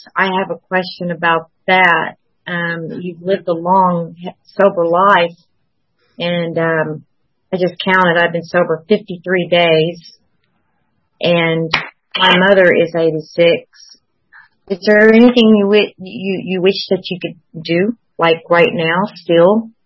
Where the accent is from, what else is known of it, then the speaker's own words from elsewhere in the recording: Oklahoma, United States; I'm from Oklahoma.